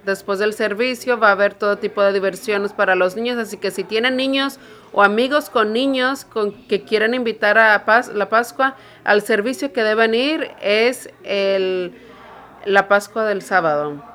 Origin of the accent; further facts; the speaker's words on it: England, United Kingdom; Spanish is a second language; soy uno de los pastores aquí. No estoy hablando raro, soy de Inglaterra.